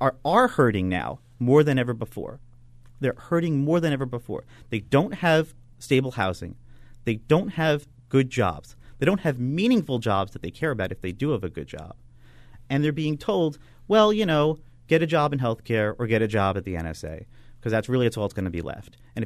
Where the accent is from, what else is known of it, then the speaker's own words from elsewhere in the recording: New York, United States; if you go to work on, you know, Capitol Hill or Albany, because I'm from New York, you're going to do unpaid internships for years.